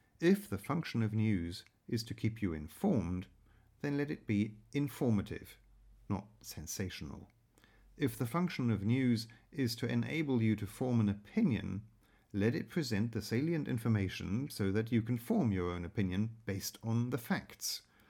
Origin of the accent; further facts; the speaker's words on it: England, United Kingdom; Now, when I was growing up in England